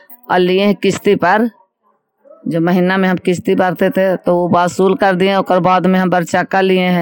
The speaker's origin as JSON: {"language": "Hindi", "town": "Bisaya", "country": "India", "said": "मैं बिसाया के रहने वाली हूँ"}